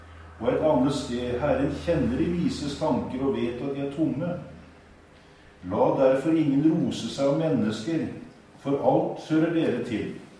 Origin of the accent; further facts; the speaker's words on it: Kragerø, Telemark, Norway; jeg er fra Kragerø